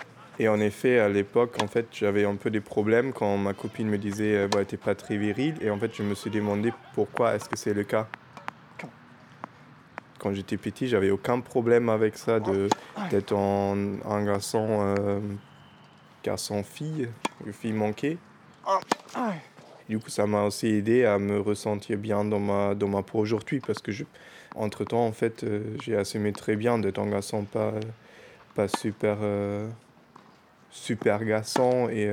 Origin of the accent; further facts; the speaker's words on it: Germany; now in France; Je vis en France depuis 3 ans et demi. J'ai 27 ans. Je suis allemand.